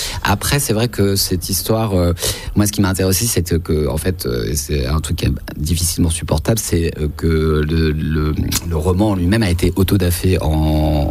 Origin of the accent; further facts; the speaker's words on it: Paris, Île-de-France, France; born there; Moi, je suis né à Paris.